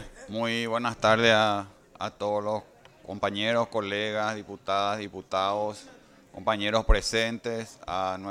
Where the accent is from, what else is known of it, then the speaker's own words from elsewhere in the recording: Paraguay; como representante del departamento de Itapúa y como paraguayo